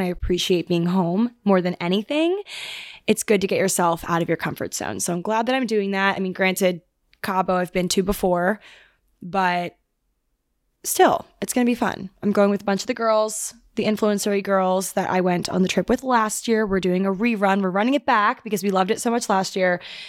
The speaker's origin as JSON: {"language": "English", "region": "New York", "country": "United States", "said": "obviously being a New Yorker"}